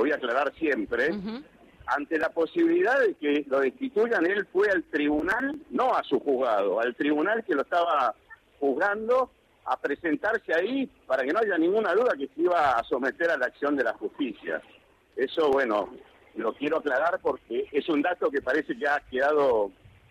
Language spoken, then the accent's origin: Spanish; Argentina; Yo soy ciudadano argentino antes que abogado y defensor.